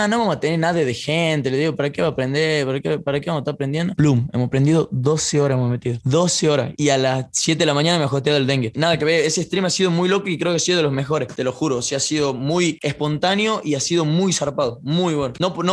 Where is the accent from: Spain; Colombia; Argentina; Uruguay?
Argentina; Tucumán; creo que mi acento da un plus, y me lo dijeron bastantes streamers que entraba al stream. O sea, ¿qué tengo yo que soy tucumano? Después, más allá de que sea gracioso o no, soy tucumano